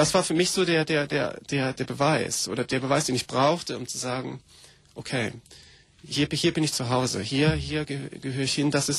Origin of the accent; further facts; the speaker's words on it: Koblenz, Rhineland-Palatinate, Germany; Ja, ich komme aus Koblenz am Rhein und bin 1970 geboren. Und auch da aufgewachsen zum größten Teil, habe dann da Abitur gemacht in Koblenz